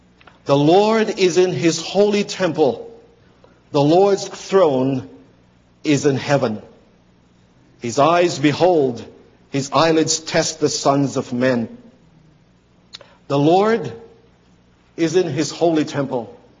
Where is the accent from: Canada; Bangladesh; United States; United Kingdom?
Canada; I said, I'm a Canadian.